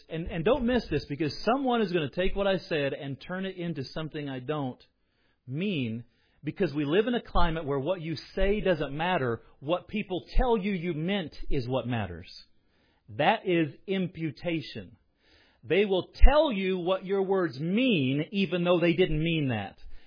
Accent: United States; I love America. I'm American inside and out, and I'm thankful to be born here.

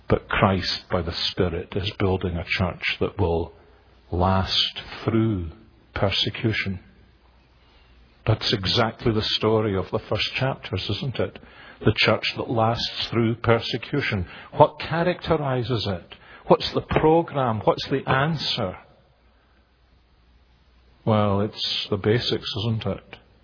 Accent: Scotland, United Kingdom; I am Scottish

